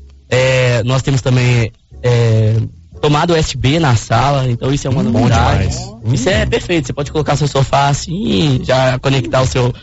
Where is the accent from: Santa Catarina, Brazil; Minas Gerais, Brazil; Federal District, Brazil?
Minas Gerais, Brazil; Belo Horizonte; Mas nós somos de BH.